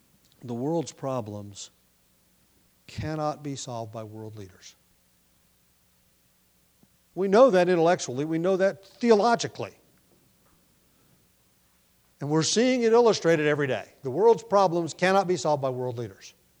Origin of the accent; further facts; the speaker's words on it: United States; Yes, I'm an American citizen and ought to do what I can as an American to promote the America I grew up